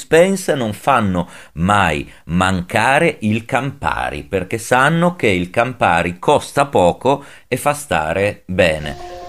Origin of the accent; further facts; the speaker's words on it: Genoa, Liguria, Italy; lo sapete che io sono nato in Liguria e noi liguri, noi genovesi, abbiamo sempre un pochino la nomea di persone tirchie